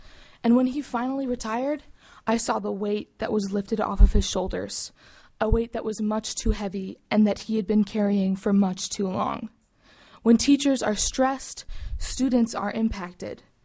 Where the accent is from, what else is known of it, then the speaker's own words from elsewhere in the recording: Juneau, Alaska, United States; I'm from Juneau